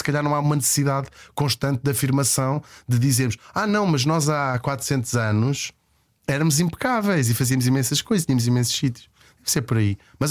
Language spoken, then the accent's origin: Portuguese; Portugal; E portanto, sim, sou português.